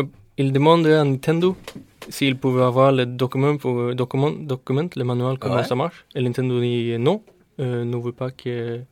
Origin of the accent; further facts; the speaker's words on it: Gothenburg, Västra Götaland, Sweden; French is a second language; now in Marseille, France; Ouais, c'est vrai, je suis suédois.